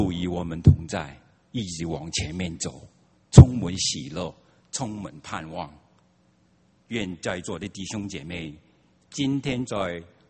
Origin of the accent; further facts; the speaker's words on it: China; 特别我哋中国人